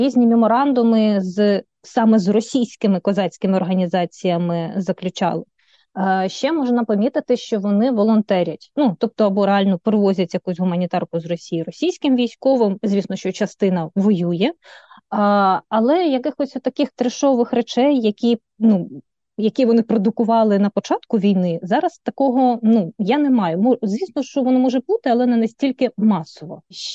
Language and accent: Ukrainian; Stakhanov, Luhansk Oblast, Ukraine; До прикладу, от я сама зі Стаханова, і там цей осередок утворився